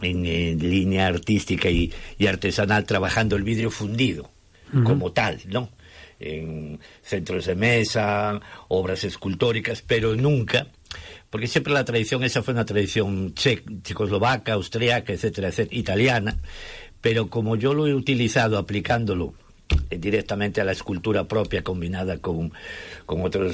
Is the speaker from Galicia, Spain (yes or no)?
yes; Galicia, Spain; Y como yo soy muy viajero, como buen gallego y aventurero, pues ni me lo pensé.